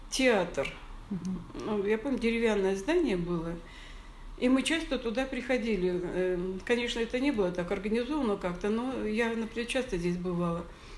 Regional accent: Ukraine; first language Ukrainian; Russian is a second language; потому что я же еще с Украины, и украинский язык, так мама тоже говорила.

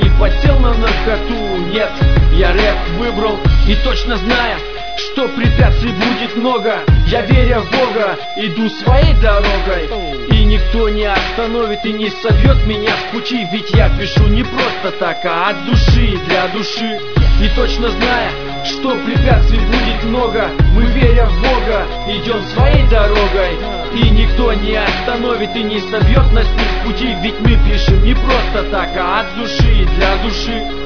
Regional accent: Biysk, Altai Krai, Russia; Я вырос на Руси, Алтайский край, город Бийск.

